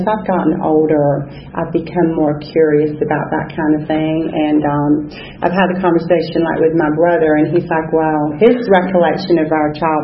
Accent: Nottingham, East Midlands, United Kingdom; I was born in England. I was born in Nottingham, England.

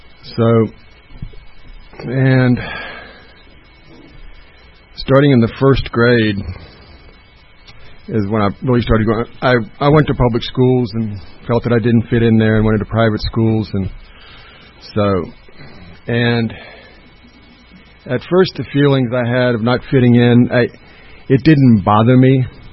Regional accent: Miami, Florida, United States; born there; also born or lived in New York; I was born in Miami, Florida, September 25th, 1957. Good old Irish Catholic family.

